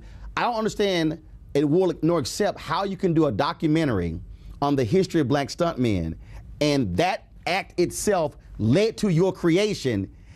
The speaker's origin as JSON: {"language": "English", "town": "Houston", "region": "Texas", "country": "United States", "tie": "born or raised there", "said": "I didn't know about Ben's Chili Bowl growing up in Houston."}